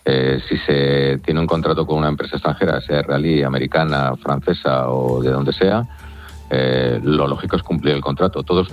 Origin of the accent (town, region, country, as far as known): Spain